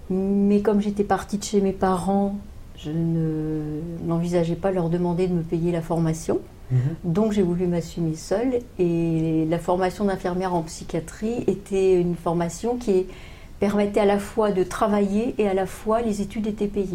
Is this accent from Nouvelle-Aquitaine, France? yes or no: no; Montargis, Centre-Val de Loire, France; born there; moi je suis née à Montargis, mais mes parents habitaient dans l'Yonne à l'époque.